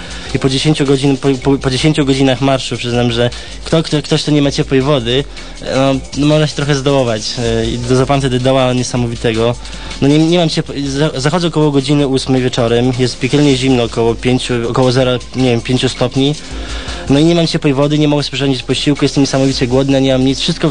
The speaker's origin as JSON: {"language": "Polish", "town": "Białystok", "region": "Podlaskie Voivodeship", "country": "Poland", "said": "że jestem z Białegostoku"}